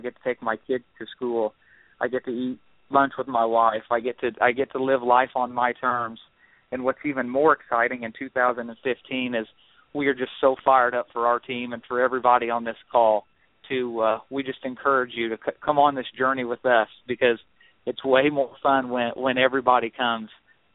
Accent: Indiana, United States; Like Danny said … we're from Central Indiana. We were both formerly two business owners. I operated a family farm with my father

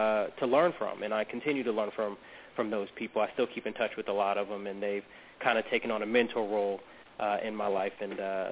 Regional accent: the South, United States; it struck a chord with me because I grew up in the South. And, you know, as a black male growing up in the South, you get it from all angles.

